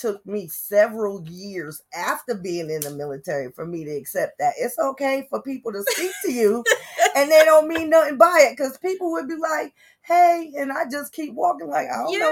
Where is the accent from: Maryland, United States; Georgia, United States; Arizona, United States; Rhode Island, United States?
Rhode Island, United States; accent: Rhode Island; when I had my thick accent from Rhode Island, everybody wanted me to say certain things and certain words because of how I say it.